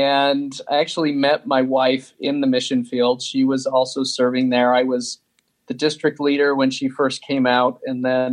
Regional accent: Sandy, Utah, United States; So, I grew up in Sandy, Utah, was in a Jack Mormon family.

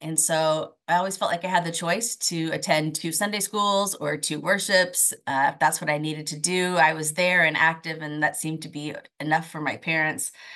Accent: Blue Springs, Missouri, United States; also born or lived in Oregon; I was born in Oregon and lived here for about 8 years before my whole family moved to the Kansas City area, Blue Springs specifically. And I spent the rest of my childhood living there until I left for college.

